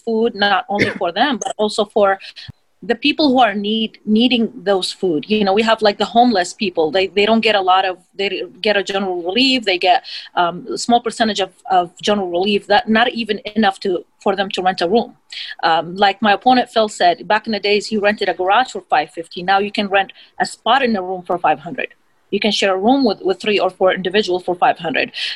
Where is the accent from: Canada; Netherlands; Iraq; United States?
Iraq; moved away; I grew up in a war zone. I grew up in Iraq where we had to, our priority was food and shelter.